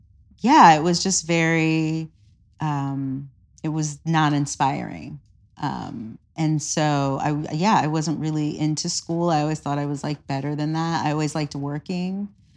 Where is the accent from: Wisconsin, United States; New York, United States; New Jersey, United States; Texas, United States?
New York, United States; Well, I mean, I'm originally from New York, so I have a lot of family there.